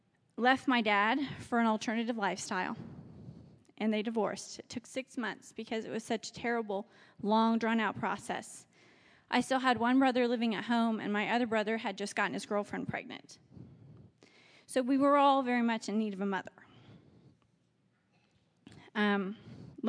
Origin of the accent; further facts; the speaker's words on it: Iola, United States; I was raised in Iola, which is just an hour and a half away